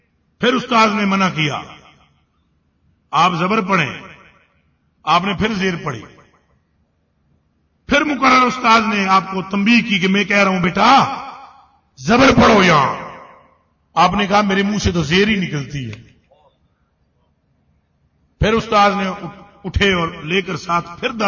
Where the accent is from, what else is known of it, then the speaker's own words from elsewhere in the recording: Punjab, Pakistan; تو میں چونکہ پنجاب سے تعلق رکھتا ہوں